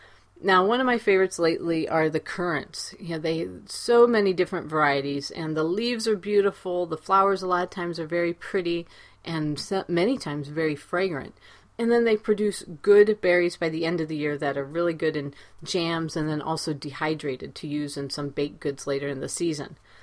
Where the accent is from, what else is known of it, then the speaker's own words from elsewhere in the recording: Ohio, United States; Growing up in Ohio, we had lots of elderberries growing kind of wild in the perimeter of the property